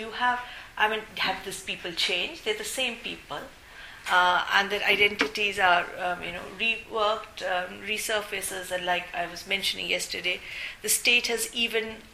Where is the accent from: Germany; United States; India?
India; And I myself in India would never define myself as an Asian Indian. I'm simply Indian